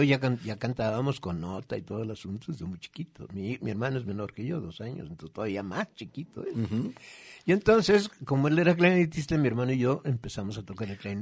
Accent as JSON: {"language": "Spanish", "town": "Guadalajara", "region": "Jalisco", "country": "Mexico", "tie": "born or raised there", "also_born_or_lived": "Arandas", "said": "Entonces yo viví en Arandas 6 meses, una cosa de estas, y me vine a Guadalajara, o sea, nací allá."}